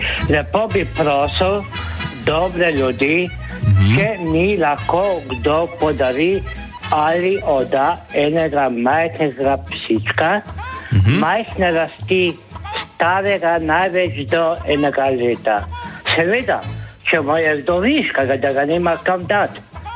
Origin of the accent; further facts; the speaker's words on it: Postojna, Littoral–Inner Carniola, Slovenia; Jaz sem doma iz Postojne